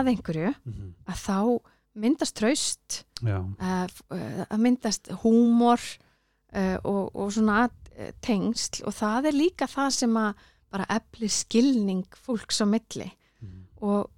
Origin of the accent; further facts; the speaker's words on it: Reykjavík, Capital Region, Iceland; Ég árbæðingur, ég er elst upp í Hraunbænum og í Selásnum og síðan er ég svo mikið í sveit hjá ömmun og afa sem átti bóndabæ.